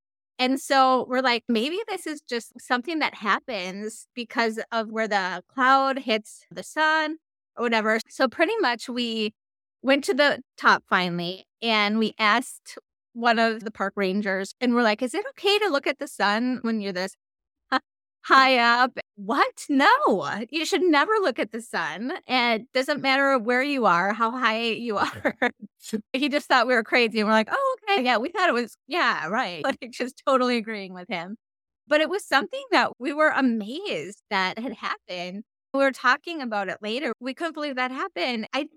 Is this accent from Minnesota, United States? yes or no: yes; Minnesota, United States; because I'm a freeze baby, even though I'm from Minnesota.